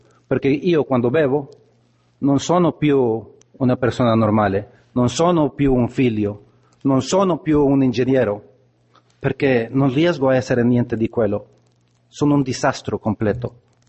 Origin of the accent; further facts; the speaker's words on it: Honduras; Italian is a second language; Sono di Honduras, qui c'è una rappresentazione di Centro America buona